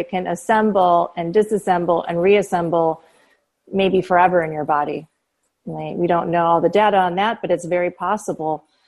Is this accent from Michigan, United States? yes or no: yes; Dearborn, Michigan, United States; I'm from Dearborn, Michigan, so we believe in Henry Ford.